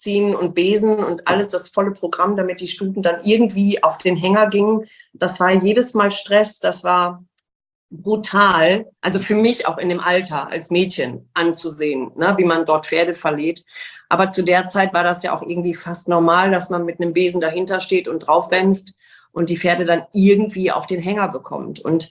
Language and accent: German; North Rhine-Westphalia, Germany; ich komme aus Nordrhein-Westfalen